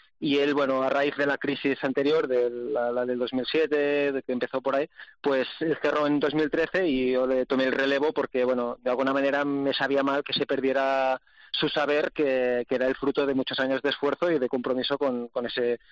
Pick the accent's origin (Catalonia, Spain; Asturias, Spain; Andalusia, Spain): Catalonia, Spain; Somos catalanes, pero buenas personas, ¿eh?